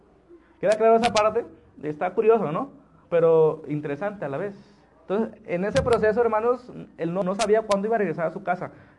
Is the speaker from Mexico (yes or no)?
yes; Mexico; Suena raro para nosotros, que somos mexicanos